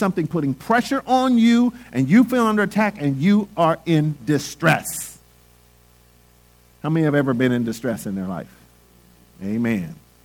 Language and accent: English; Los Angeles, California, United States; also born or lived in Oakland; I grew up in East Oakland. I grew up in South Central Los Angeles, grew up in Watts. That's my background, you know.